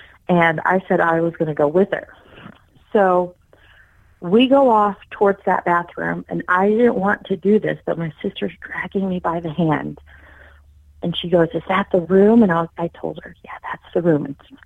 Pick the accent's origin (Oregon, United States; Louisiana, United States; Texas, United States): Texas, United States; They've actually flown with it to New Jersey because we're from Texas.